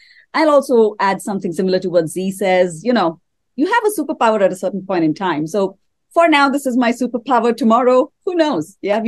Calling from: Pune, Maharashtra, India; I'm dialing in from Pune. It is really hot here, plus 38, and it keeps going to plus 40

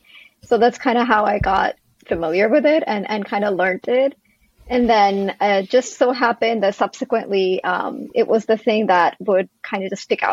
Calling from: New Jersey, United States; I'm tuning in from New Jersey in USA.

